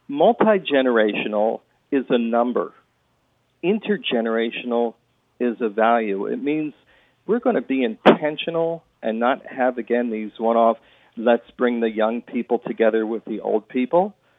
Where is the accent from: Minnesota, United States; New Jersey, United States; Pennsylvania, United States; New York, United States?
Minnesota, United States; I'm a Minnesotan, but still a city kid